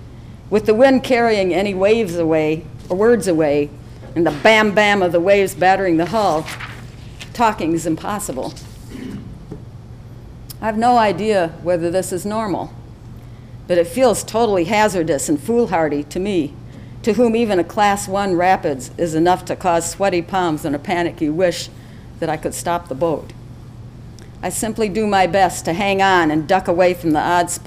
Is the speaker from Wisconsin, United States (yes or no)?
yes; Waseca, Wisconsin, United States; I grew up in the Kickapoo River town of Waseca in southwest Wisconsin.